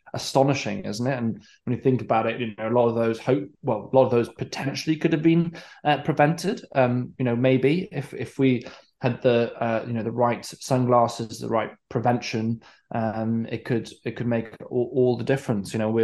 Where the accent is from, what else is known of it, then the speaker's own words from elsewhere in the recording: Wales, United Kingdom; I'm from West Wales and Pembrokeshire way